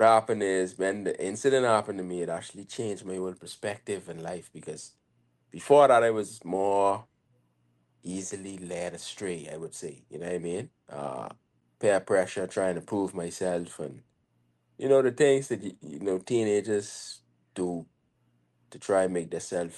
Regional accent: Nassau, New Providence, Bahamas; But I grew up in Nassau

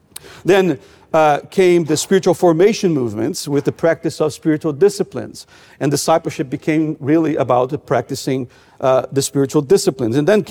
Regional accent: Brazil; I grew up in Brazil in the 80s and 90s. We used to do one-on-one evangelism in our town.

